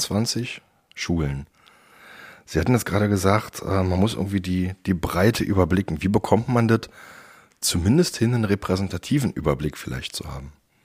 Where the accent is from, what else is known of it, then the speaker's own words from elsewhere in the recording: Pankow, Berlin, Germany; Ich bin ja aus Pankow und da natürlich auch relativ viel unterwegs.